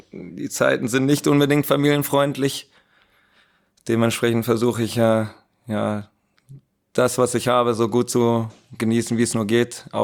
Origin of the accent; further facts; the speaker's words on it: Aalen, Baden-Württemberg, Germany; accent: Swabian; Nee, ich komme aus Süddeutschland, aber nicht Bayern, sondern aus Aalen. Das ist Baden-Württemberg.